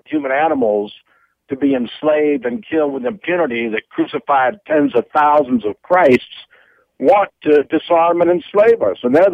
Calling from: Atlanta, Georgia, United States; I live in the New Jerusalem, Atlanta, Georgia.

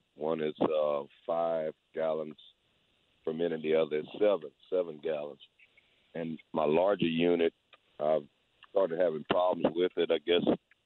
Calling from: Donaldsonville, Louisiana, United States; Donaldsonville, Louisiana.

